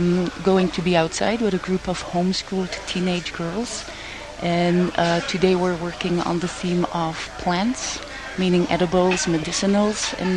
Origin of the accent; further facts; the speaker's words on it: Flanders, Belgium; accent: Flemish; English is a second language; I'm from Belgium, so you hear a Flemish accent.